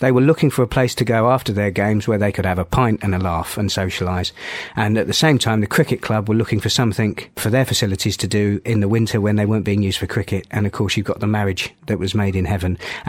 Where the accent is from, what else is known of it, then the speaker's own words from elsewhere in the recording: Portsmouth, South East England, United Kingdom; Well, yeah, I mean, originally I'm from Portsmouth.